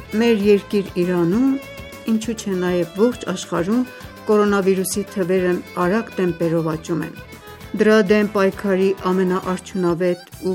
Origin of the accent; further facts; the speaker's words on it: Khorramshahr, Khuzestan, Iran; now in Tehran, Iran; Ոչ, մենք նախքան հեղափոխություն ենք եկել Թեհրան։ Իմ մանկության տարիներն անցել են Խորամ շահրում։